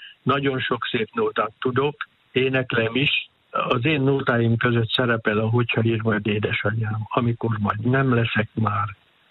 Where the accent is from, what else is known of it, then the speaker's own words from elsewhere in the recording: Kapuvár, Győr-Moson-Sopron, Hungary; Kapuváron nőttem fel, nagy családba születtem, 9 testvérrel